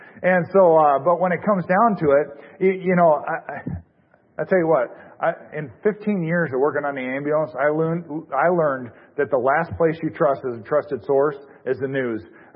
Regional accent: Washington, United States; also born or lived in Montana; Growing up out west, I was born in Montana and raised in Washington.

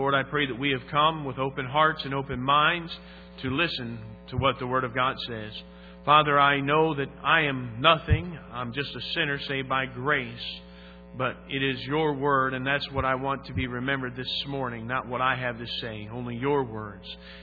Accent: Michigan, United States; but we're both from Michigan. Amen? Isn't that great? Nothing better than maize and blue. Nothing better than the maize and blue. I am still proud to be from Michigan

